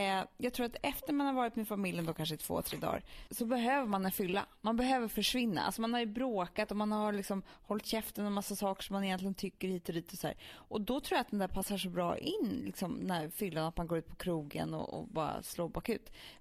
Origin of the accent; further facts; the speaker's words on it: Stockholm, Stockholm County, Sweden; Ja, men vi som är stockholmare, jag är så avundsjuk på en grej som jag tror inte händer i Stockholm